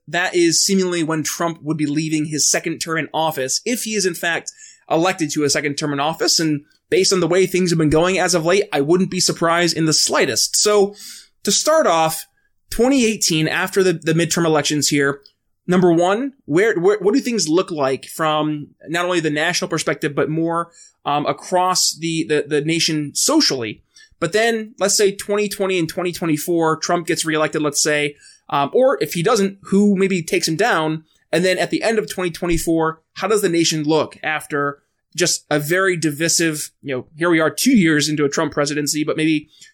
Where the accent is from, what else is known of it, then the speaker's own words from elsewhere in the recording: New York, United States; But then up in my home state of New York, Andrew Cuomo's seeking re-election.